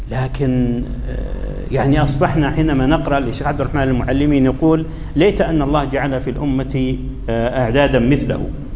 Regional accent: Riyadh, Riyadh Province, Saudi Arabia; بعض الإخوة الذين عندهم بعض النشاط عندنا في الرياض

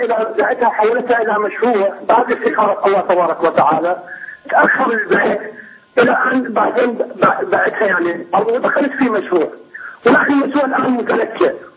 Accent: Iraq; وعندنا في العراق

